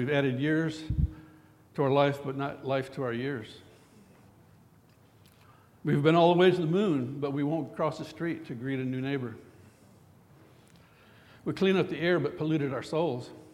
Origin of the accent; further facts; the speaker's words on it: United States; I've never been ashamed to say that I'm American.